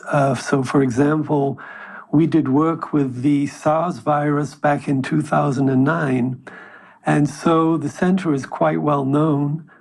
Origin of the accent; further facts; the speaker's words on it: United Kingdom; Okay, well, as I'm from Britain, so let me say